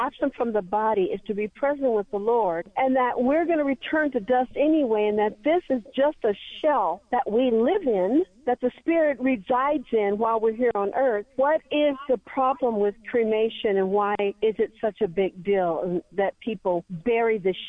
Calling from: Lancaster, California, United States; I'm calling from Lancaster, California.

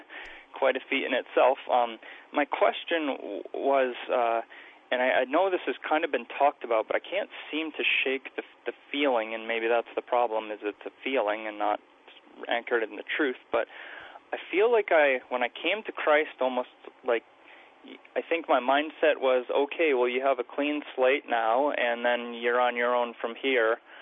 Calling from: Canada; I came across you guys a couple weeks ago as a Canadian listener.

